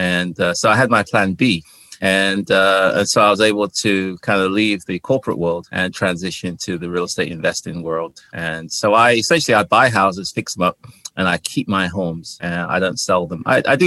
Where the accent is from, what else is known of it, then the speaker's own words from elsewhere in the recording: England, United Kingdom; moved away as an adult; also born or lived in Ghana; now in Washington, D.C., United States; I'm based out of the D.C., Washington, D.C. area. I was born in Ghana, and that's in West Africa. And when we were 5 years old, my parents moved to England. So I lived in England until about 32 years ago when I came to the U.S.